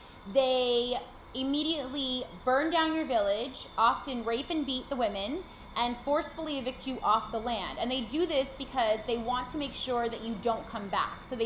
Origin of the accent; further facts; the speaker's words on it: Puerto Rico; also born or lived in New York City, United States; So I'm first generation American, and I grew up in New York City in Puerto Rico. And growing up in Puerto Rico, we have very close ties to the land.